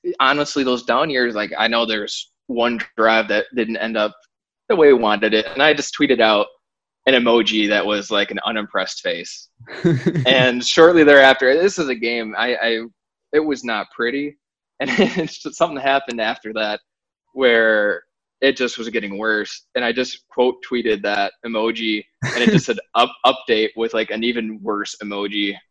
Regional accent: Wisconsin, United States; I'm from Wisconsin originally, and obviously I went to University of Wisconsin and I grew up cheering for the Packers.

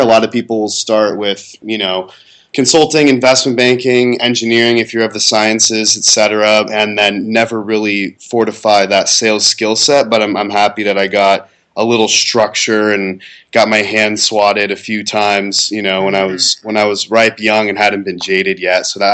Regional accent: San Mateo, California, United States; born there; So I was born in San Mateo, California, Bay Area, Silicon Valley.

